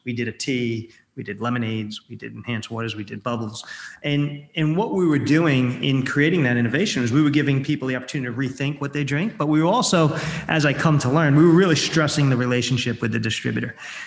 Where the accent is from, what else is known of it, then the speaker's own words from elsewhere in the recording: Staten Island, New York, United States; So I grew up in New York, and I'm a borough boy. I grew up in Staten Island.